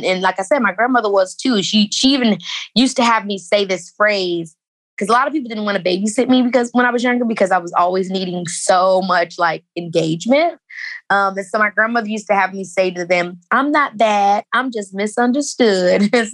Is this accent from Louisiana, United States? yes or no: no; Robbins, Illinois, United States; And so I was raised in Robbins, which is also where my mother grew up.